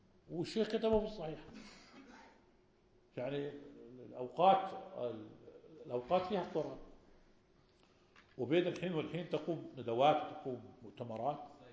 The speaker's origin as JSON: {"language": "Arabic", "country": "Algeria", "said": "بعض المشايخ عندنا في الجزائر"}